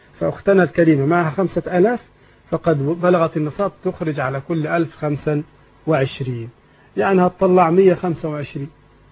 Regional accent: Egypt; إذا كان مكتوبا في القائمة في عندنا في مصر يبقى ملك للزوجة

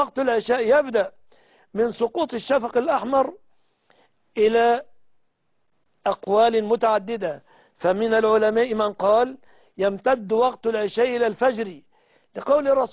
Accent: Egypt; بلادنا مصر

